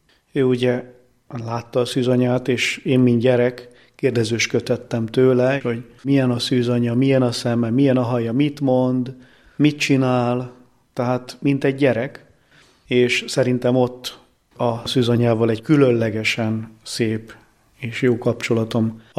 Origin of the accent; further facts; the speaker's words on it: Hasznos, Heves, Hungary; born there; Hasznoson születtem, ez a Mátrában egy kis falu, ott van nem messze tőle, Fallóskút